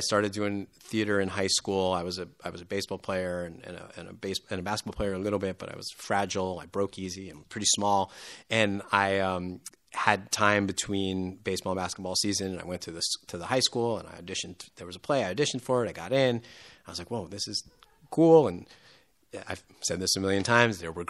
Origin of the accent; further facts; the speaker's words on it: Yonkers, New York, United States; I'm from Yonkers originally, so we came down. It was a half-hour trip into the city.